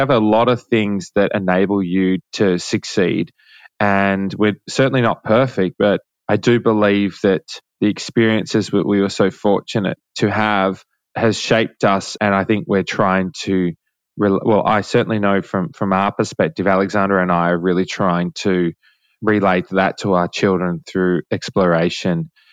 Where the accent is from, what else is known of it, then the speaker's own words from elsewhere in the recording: Australia; now in United States; our experience growing up in Australia.